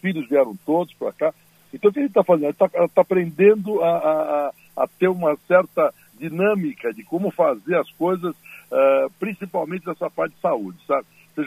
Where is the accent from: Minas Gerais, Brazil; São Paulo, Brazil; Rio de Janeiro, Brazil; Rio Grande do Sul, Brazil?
São Paulo, Brazil; Santos; eu, como santista, não deveria ser o homem do agronegócio, né? Eu devia ser um homem de barco, de pesca, alguma coisa, que eu morei a vida toda no mar, na frente do mar